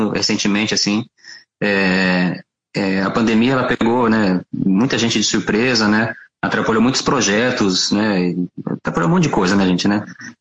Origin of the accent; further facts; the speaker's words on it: Curitiba, Paraná, Brazil; also born or lived in Quitandinha; Curitiba, a vida inteira.